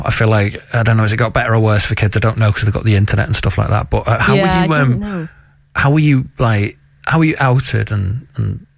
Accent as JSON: {"language": "English", "town": "Liverpool", "region": "North West England", "country": "United Kingdom", "tie": "born or raised there", "said": "I'm from Liverpool, left Liverpool, moved back to Liverpool later on."}